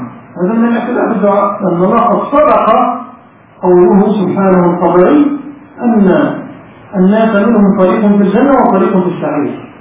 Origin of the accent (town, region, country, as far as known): Egypt